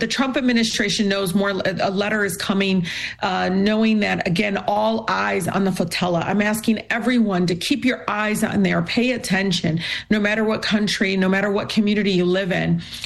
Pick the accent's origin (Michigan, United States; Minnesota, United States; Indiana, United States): Michigan, United States; Hoheida, who's from Michigan, from my home state